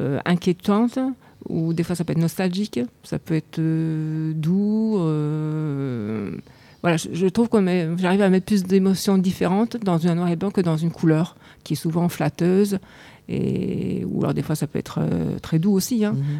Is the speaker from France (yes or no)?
yes; Lyon, Auvergne-Rhône-Alpes, France; quand j'étais sur Lyon, parce que normalement je suis lyonnaise